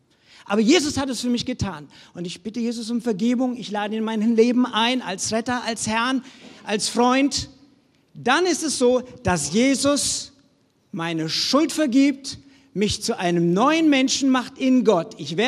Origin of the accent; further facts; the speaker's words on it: West Germany, Germany; ich als Wessi in den Osten komme ja mit was Gutem